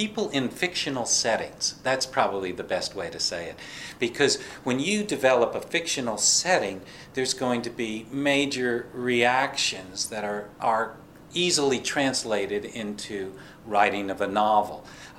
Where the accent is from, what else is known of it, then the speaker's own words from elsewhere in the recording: East Orange, New Jersey, United States; moved away as an adult; now in McLeansville, United States; Well, I grew up in East Orange, New Jersey, and came down here for a job in the mid-70s.